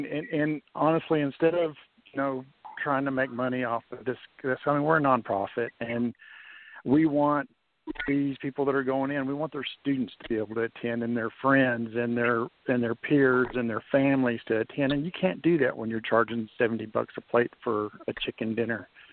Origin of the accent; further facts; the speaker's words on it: Texas, United States; And as us growing up in Texas and around Texas martial artists all our life, some of these folks we never heard of before.